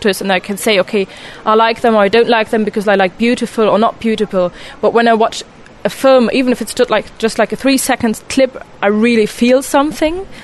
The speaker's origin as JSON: {"language": "English", "country": "Germany", "said": "I'm 23 and I'm from Germany."}